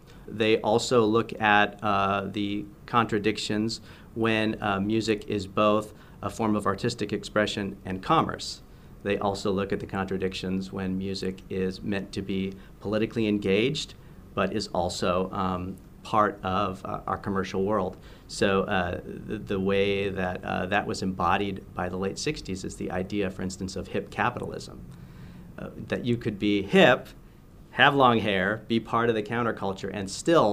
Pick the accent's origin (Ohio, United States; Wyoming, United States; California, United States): California, United States; And that's the kind of thing that I knew growing up in California all these years later. So it's always very exciting for me that to have ended up in the Hudson Valley in New York